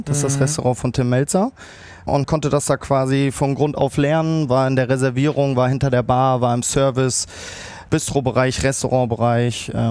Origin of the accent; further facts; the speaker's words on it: Fulda, Hesse, Germany; weil ich in Fulda, meiner Heimatstadt, einen Beachclub auf einem Parkdeck eröffnen wollte